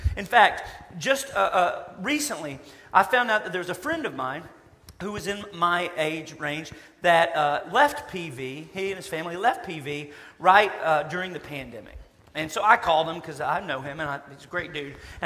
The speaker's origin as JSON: {"language": "English", "region": "the South", "country": "United States", "tie": "born or raised there", "said": "I grew up in the Bible Belt too. It is just part of the culture, part of the air that we breathe."}